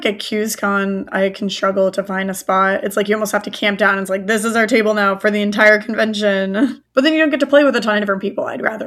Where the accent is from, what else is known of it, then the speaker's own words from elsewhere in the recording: Flagstaff, Arizona, United States; I am not. I'm from Flagstaff, Arizona, but like close-ish to Utah.